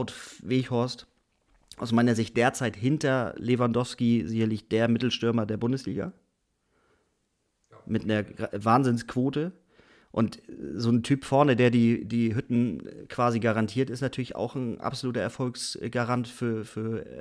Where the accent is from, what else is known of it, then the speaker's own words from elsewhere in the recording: Kiel, Schleswig-Holstein, Germany; wissen wir als Kieler ja auch nur zu